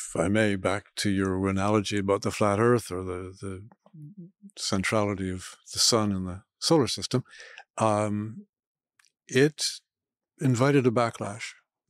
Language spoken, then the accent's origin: English; Canada; As a Canadian